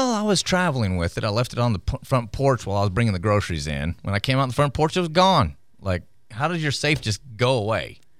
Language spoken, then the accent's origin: English; Tennessee, United States; I grew up in Tennessee.